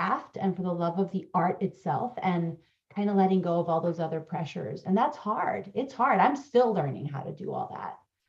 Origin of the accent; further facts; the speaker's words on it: Honduras; first language Spanish; English is a second language; now in New York City, United States; I was born and raised in Honduras. Spanish is my first language as well.